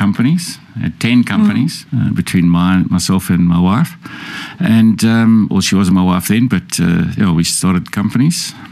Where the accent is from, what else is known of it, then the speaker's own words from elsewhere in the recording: Muldersdrift, Gauteng, South Africa; I was born in Joburg. Jersey. I was born outside of Joburg near Mulder's Drift.